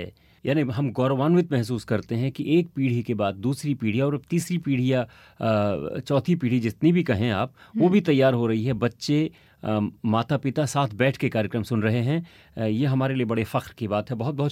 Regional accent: India; first language Hindi; हिंदी मेरी मातृभाषा है और हिंदी में ही सोचता हूँ, लिखता हूँ

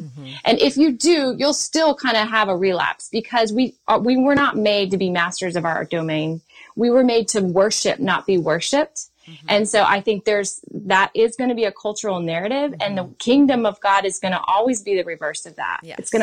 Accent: the South, United States; now in New York, United States; We moved to Manhattan from the South.

